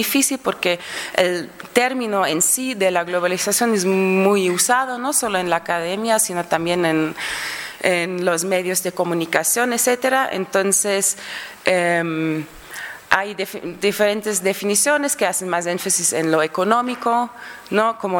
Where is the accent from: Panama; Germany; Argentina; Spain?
Germany; now in Quito, Ecuador; Yo soy de Alemania, entonces es como en el contexto europeo hay muchas ocupas, ¿no?